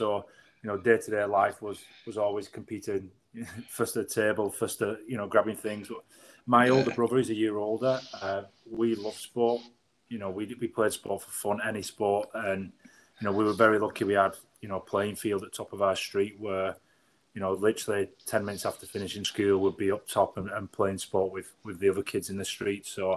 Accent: Wigan, North West England, United Kingdom; So I'm originally from Ince in Wigan

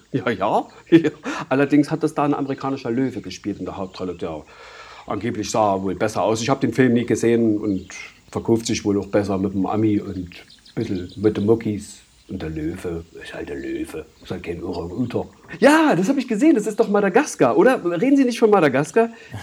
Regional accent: Leipzig, Saxony, Germany; komme ja nun ganz offensichtlich nicht von hier, das hört man ja wohl. Ne? Ich krieg den Dialekt, den krieg ich auch irgendwie, krieg ich den nicht weg. Ich bin eigentlich in Leipzig groß geworden.

